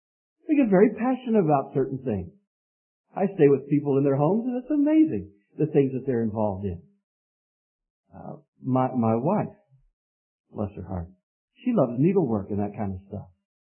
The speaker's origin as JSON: {"language": "English", "region": "Pennsylvania", "country": "United States", "tie": "born or raised there", "said": "Our little gospel hall where I was raised in Pennsylvania and in which I was saved, there were swinging doors in the back and they were solid wood."}